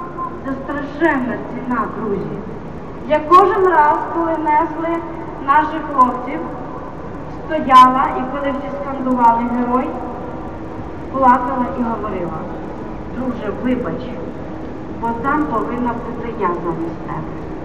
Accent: Odesa, Odesa Oblast, Ukraine; Бо якщо я, одеситка, не боюся говорити

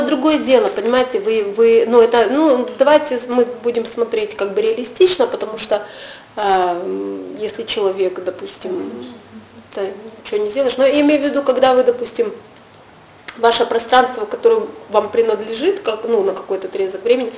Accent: Russia; в той стране, откуда мы родом, а из России

